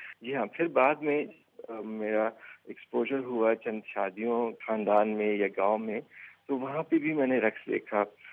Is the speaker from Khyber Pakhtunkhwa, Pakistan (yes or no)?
yes; Kohat, Khyber Pakhtunkhwa, Pakistan; born there; میں کوہاٹ کے خٹک قبیلے میں پیدا ہوا, اور یہ 80 کی دہائی کی بات ہے, اور ہمارا تعلق جس خاندان سے ہے وہ پچھلے زمانے میں خٹک قبیلے کا سردار رہ چکا ہے